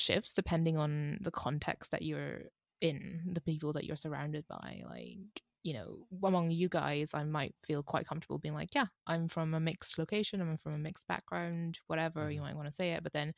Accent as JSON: {"language": "English", "country": "United Kingdom", "tie": "born or raised there", "said": "Like, I grew up in Britain"}